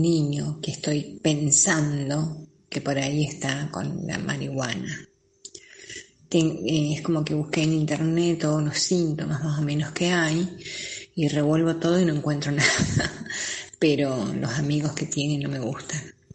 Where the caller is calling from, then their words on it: Centenario, Neuquén, Argentina; de Centenario.